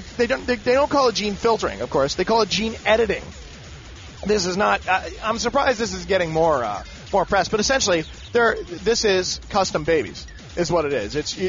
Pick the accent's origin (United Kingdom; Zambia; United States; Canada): Canada; As a Canadian, the Patriot Act scares the shit out of me